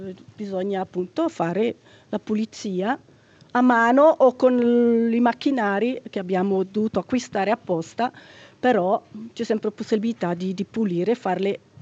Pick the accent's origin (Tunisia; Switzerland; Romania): Switzerland; Gudo, Ticino; io sono nata e cresciuta a Gudo